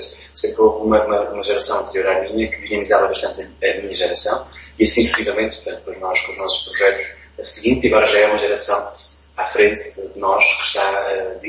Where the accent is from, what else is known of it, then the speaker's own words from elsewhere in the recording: Sensoldos, Santarém, Portugal; Nasci e criado em Sensoldos, numa aldeia do Conselho de Tomar, portanto sou um sensoldense.